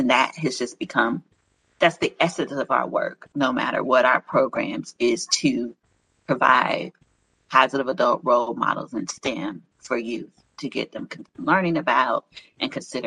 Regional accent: Miami, Florida, United States; I'm a Florida native. Well, not Florida. I'm from Miami. And, you know, folks in Miami consider us, you know, a city of our own and everybody else is Florida.

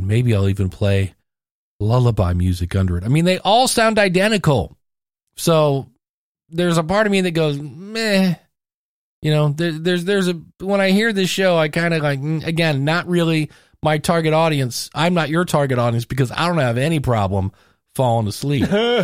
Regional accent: Akron, Ohio, United States; Yay, I'm from Akron, Ohio.

